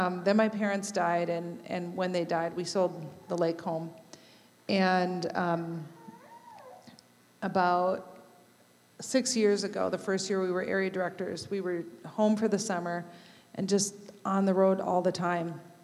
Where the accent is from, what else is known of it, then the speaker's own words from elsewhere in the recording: Minneapolis, Minnesota, United States; I grew up in Minnesota, the Minneapolis area